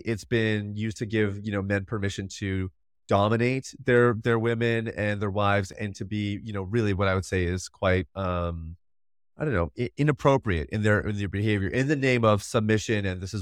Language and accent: English; United States; accent: American; tell my wife is embarrassed by how bad it sounds and how like American I sound, trying to sound like I'm Jamaican.